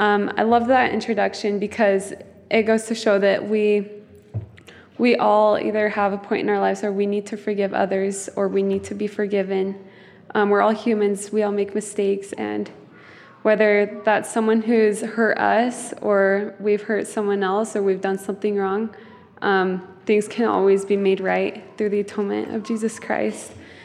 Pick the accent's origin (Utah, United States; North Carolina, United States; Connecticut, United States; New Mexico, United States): Utah, United States; American Fork; We're both from American Fork, and we just got married 2 months ago, so we're newlyweds